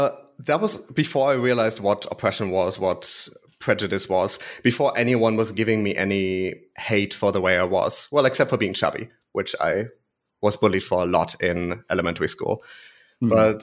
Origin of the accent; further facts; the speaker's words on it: Germany; Yes, I grew up on the German countryside. Mm-hmm. And it's a very boring way to grow up. Like I lived on a mountain. A village of 2,000 people.